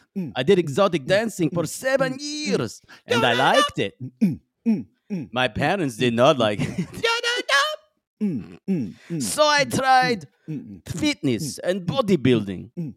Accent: Turkey; English is a second language; from Turkey.

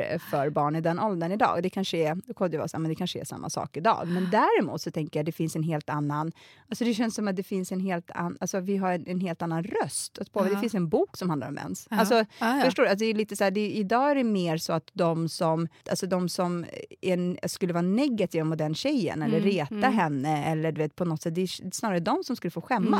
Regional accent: Alby, Stockholm County, Sweden; jag är ju uppvuxen i Alby som är en jätteliten förort. En jätteliten förort ska jag inte säga, men det är en förort i norra Botkyrka.

